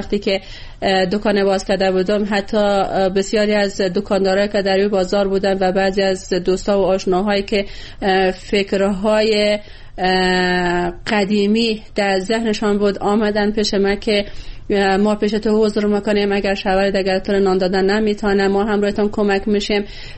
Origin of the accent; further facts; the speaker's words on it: Bamyan, Afghanistan; از کابل بعد از تقریبا 7 یا 8 ماهی که من در اونجا زندگی کردم آمدم به ولایت خودم به بامیان